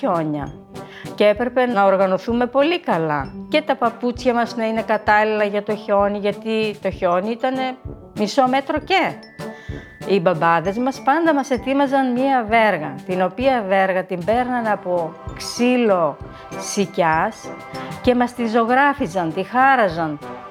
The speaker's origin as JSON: {"language": "Greek", "town": "Xanthogeia", "region": "Central Macedonia", "country": "Greece", "tie": "born or raised there", "said": "το χωριό μου ήταν πολύ φτωχό, πολύ μικρό. Ήταν τα Ξανθόγια. Τα Ξανθόγια βρίσκεται στους πρόποδες του Καϊμάκτσελαν."}